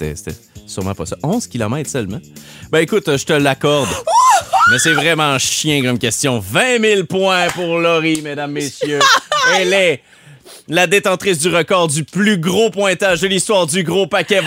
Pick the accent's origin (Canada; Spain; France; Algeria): Canada; Rimouski, Quebec; Moi, tu sais, je veux dire, je viens de Rimouski.